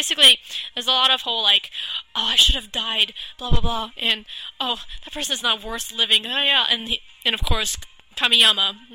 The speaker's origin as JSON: {"language": "English", "region": "Texas", "country": "United States", "said": "It's kind of like being a Texan. People associate y'all and cowboys and cattle with us, necessarily."}